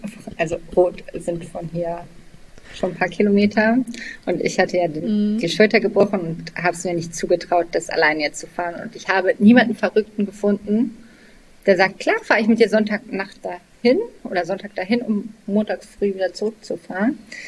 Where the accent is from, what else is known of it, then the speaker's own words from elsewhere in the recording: Hanover, Lower Saxony, Germany; Also ich komme aus Hannover, für mich ist eine Autobahnbrücke ein Berg.